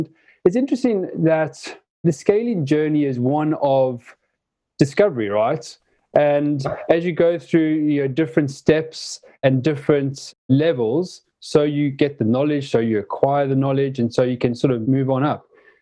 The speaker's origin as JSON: {"language": "English", "town": "Johannesburg", "region": "Gauteng", "country": "South Africa", "tie": "born or raised there", "said": "I remember growing up in Joburg in South Africa"}